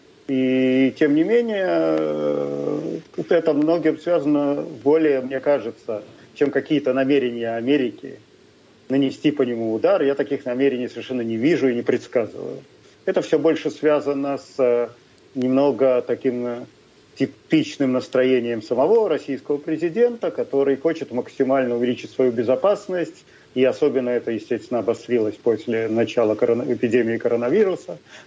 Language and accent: Russian; Israel; Russian is a second language; Я еврей из Израиля и не христианин ни с какого боку